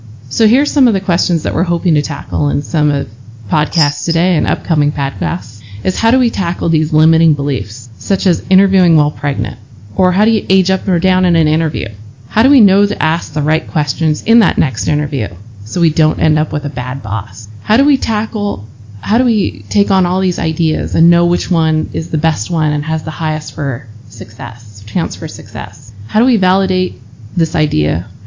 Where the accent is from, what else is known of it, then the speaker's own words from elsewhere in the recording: Seattle, Washington, United States; also born or lived in France; A little bit of background. I grew up in Seattle, learned to speak French when I actually moved to France, and just recently made a transition back to the States.